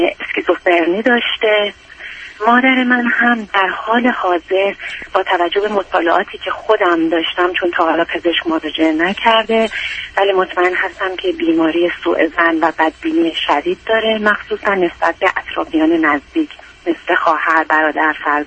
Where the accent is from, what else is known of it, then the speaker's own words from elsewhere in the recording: Iran; moved away as an adult; now in United States; من یه دختر 37 ساله هستم که حدود یک سال و نیمه از ایران مهاجرت کردم، اومدم امریکا. لیسانسی علوم ارتباطات هستم از ایران.